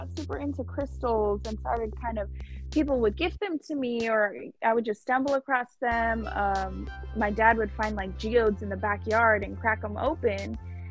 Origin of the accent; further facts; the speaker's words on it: San Diego, California, United States; Yeah, I've lived here a majority of my life. I've left for like a year or a few months at a time, but I always end up back here.